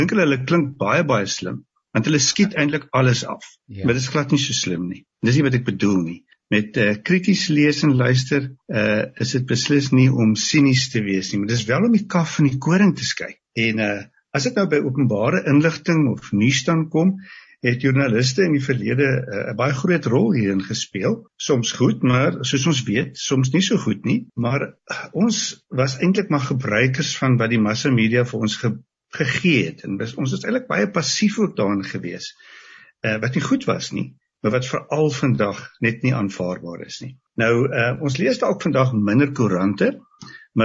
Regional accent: Kleinmond, Western Cape, South Africa; van Kleinmond.

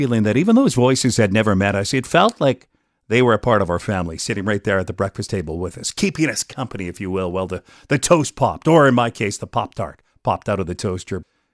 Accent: Regina, Saskatchewan, Canada; when I was a kid growing up in Rosemont, Radio sat on top of the bread box. My dad always had it dialed into CJME.

